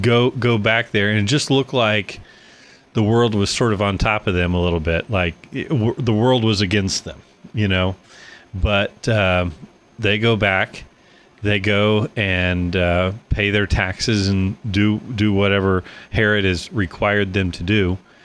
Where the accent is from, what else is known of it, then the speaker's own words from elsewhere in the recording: Altamont, Kansas, United States; now in Independence, United States; I live in Independence, but I grew up in Altamont, and so it'd be like me having to go back to Altamont, where I was from